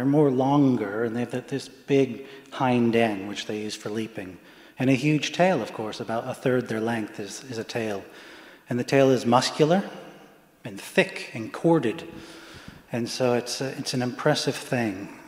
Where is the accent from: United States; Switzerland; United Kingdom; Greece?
United Kingdom; England; born there; I was born in England, and you know, a successful, what I call a successful collaboration, American English collaboration. My father was a U.S. military stationed over there, and met my mother